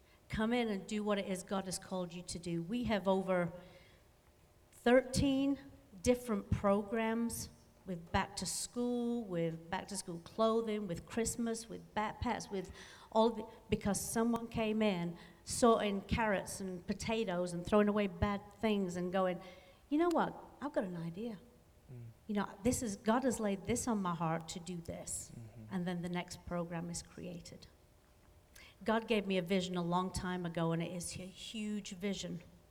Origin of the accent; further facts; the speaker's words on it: United Kingdom; and this sounds cruel and hard, and I'm sorry, I'm just British that way